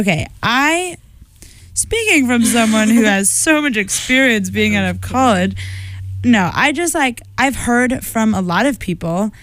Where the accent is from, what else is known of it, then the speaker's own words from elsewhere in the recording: Iowa, United States; I know, like growing up in Iowa, I never thought of myself as like big city gal.